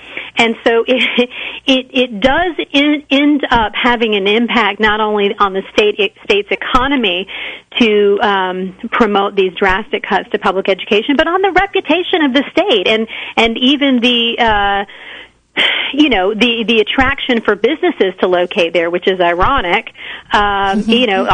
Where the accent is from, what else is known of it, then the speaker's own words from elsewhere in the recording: North Carolina, United States; the school system that I grew up in Wake County, which is where the state capital Raleigh is located, really had a model public education system at one time.